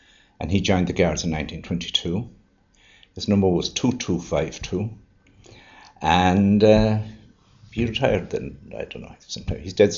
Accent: Ballyhaunis, County Mayo, Ireland; moved away as an adult; now in Firhouse, Ireland; we are originally from Mayo, near Ballyhaunas. I came here to Firhouse School as a third assistant in 1955.

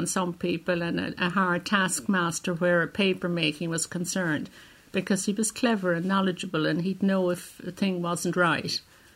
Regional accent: Cork, Munster, Ireland; Cork City. It's Glasheen Road near UCC.

